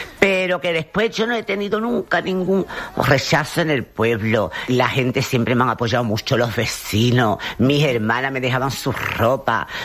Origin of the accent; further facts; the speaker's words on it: Camas, Andalusia, Spain; Yo he vivido en un pueblo porque yo me fui con 6 años a vivir al pueblo de Camas.